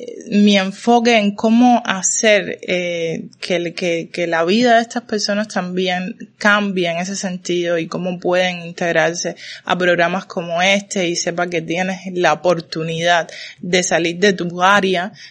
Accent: Calimete, Matanzas, Cuba; yo nací en el campo, soy de Calimete, Matanzas

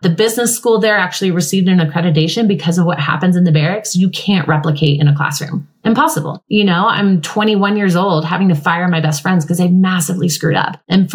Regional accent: Colorado, United States; I grew up in Colorado, went to a very racially mixed high school.

